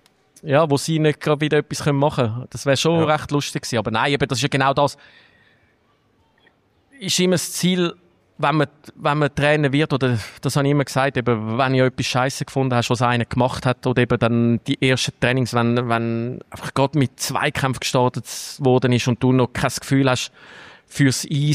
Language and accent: German; Switzerland; als Schweizer